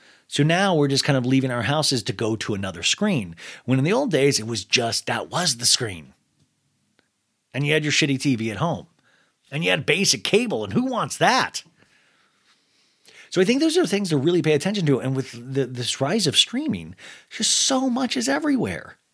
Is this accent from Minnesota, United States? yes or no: no; Kansas, United States; And remembering, like, even growing up in Kansas, I was just so in love.